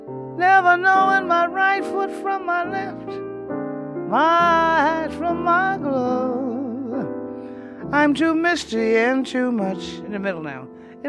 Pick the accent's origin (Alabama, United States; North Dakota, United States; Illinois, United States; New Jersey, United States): New Jersey, United States; Newark; I'm from Newark, New Jersey. 10 miles from New York.